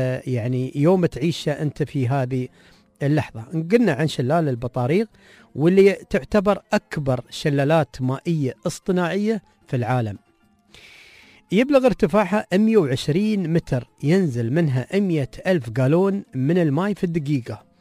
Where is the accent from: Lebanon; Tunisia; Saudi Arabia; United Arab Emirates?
United Arab Emirates; نحن عندنا في الإمارات ما شيء ثلج